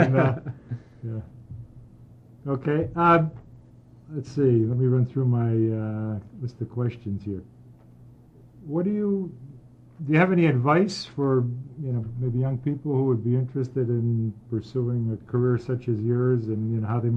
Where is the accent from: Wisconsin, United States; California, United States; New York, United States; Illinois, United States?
New York, United States; Buffalo; I'm from Buffalo originally